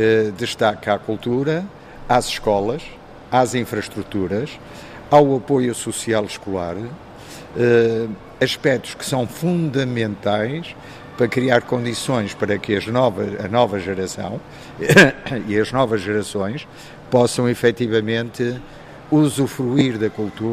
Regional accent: Vila Nova de Gaia, Porto, Portugal; born there; Com certeza, nasci em Gaia, toda a minha família ainda continua a viver em Gaia

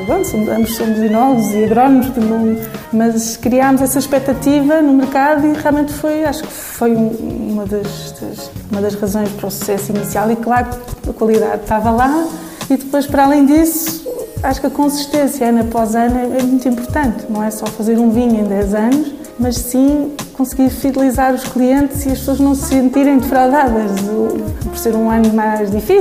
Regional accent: Lisbon, Portugal; porque também, tal como eu, somos de Lisboa.

